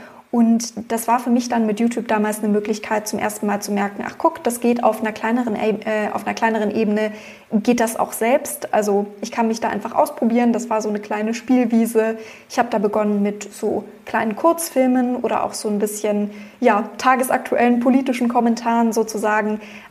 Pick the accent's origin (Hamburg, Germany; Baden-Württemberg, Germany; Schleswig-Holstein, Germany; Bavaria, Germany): Bavaria, Germany; Augsburg; Genau, ich bin in Augsburg geboren und aufgewachsen